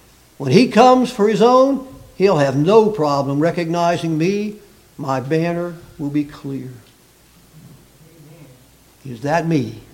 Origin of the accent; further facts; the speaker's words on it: Texas, United States; I hadn't even been there, actually, growing up in Texas